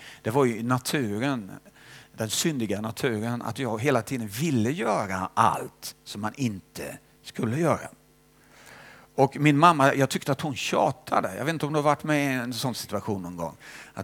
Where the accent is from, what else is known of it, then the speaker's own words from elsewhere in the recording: Småland, Sweden; Och jag växte upp i Småland. Och det, på ett sätt var det ju frikyrkobygd